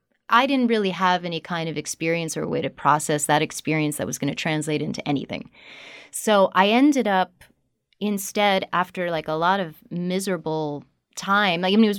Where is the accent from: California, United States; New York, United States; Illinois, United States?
New York, United States; New York City; In New York City, in Manhattan.